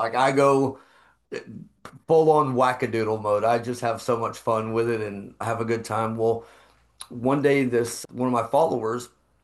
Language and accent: English; Fort Worth, Texas, United States; Well, I am originally from Fort Worth, Dallas, Texas. I had a dream from a young age to move to California. I grew up in a musically inclined family.